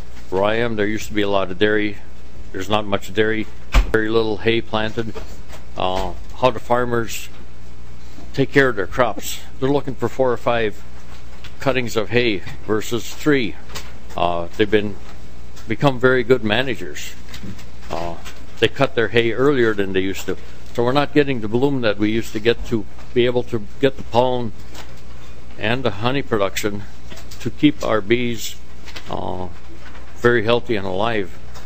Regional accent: St. Cloud, Minnesota, United States; Madam Chair … from the St. Cloud area. I live about 14 miles northwest.

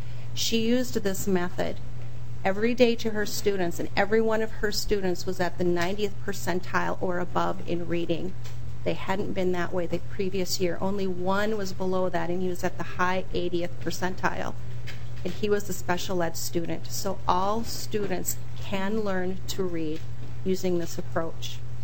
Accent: Rochester, Minnesota, United States; from Rochester, Minnesota.

